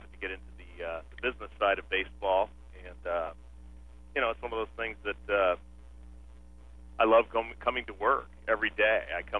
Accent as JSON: {"language": "English", "town": "St. Louis", "region": "Missouri", "country": "United States", "said": "He was out of St. Louis. So he came here, and I'm from St. Louis, so I started talking to the guy."}